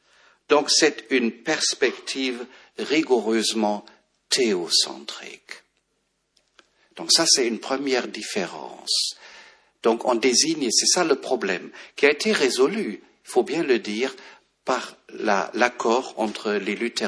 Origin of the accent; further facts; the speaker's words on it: Germany; French is a second language; now in France; moi je suis allemand, j'avais une mère d'origine protestante